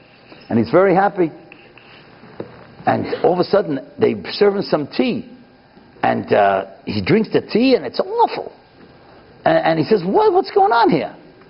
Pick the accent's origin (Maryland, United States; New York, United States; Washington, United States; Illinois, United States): New York, United States; we grew up in Kew Gardens together.